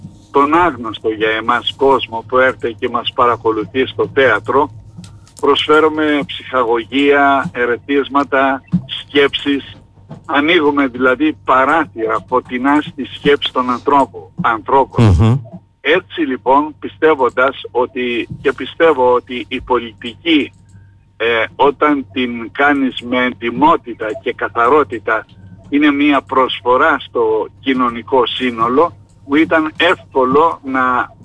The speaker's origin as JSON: {"language": "Greek", "region": "Crete", "country": "Greece", "said": "ολόκληρη την Ελλάδα και ειδικότερα την Κρήτη, την πατρίδα μου"}